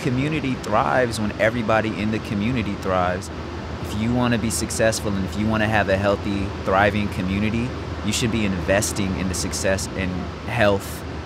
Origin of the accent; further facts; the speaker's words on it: Seattle, Washington, United States; from South Seattle.